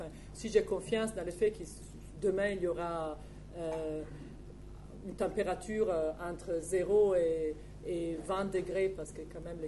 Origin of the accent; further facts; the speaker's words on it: Italy; French is a second language; Moi, je suis italienne